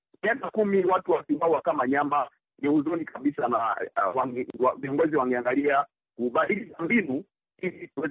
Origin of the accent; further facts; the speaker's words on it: Beni, North Kivu, DR Congo; Mimi kama mbunge mstaafu ambaye natokea maeneo ya Beni